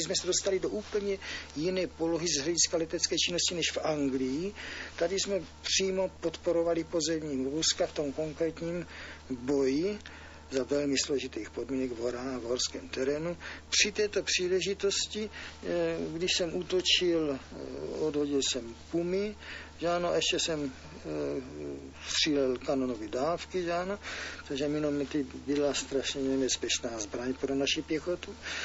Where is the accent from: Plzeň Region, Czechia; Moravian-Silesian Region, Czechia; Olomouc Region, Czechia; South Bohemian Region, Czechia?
Olomouc Region, Czechia; Olomouc; letěl jsem přes mé rodné město, kde žila moje matka